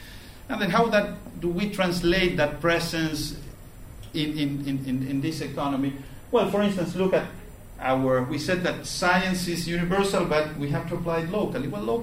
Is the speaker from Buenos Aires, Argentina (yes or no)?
yes; Buenos Aires, Argentina; I myself, I was born in Buenos Aires. I always lived in Buenos Aires.